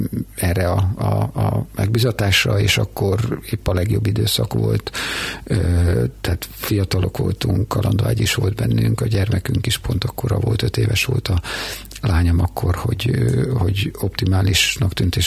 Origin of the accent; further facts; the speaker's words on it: Szegvár, Csongrád-Csanád, Hungary; also born or lived in Szentes; tehát én Szegváron születtem, Szentesen jártam gimnáziumba, tehát ez a második otthonom volt